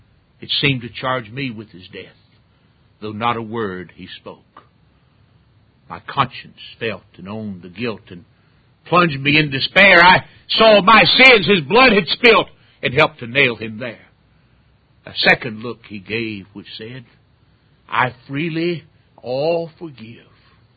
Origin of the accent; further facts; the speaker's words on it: the South, United States; you can't much tell it from my accent, so I have to tell folks everywhere I go, I'm a Southerner.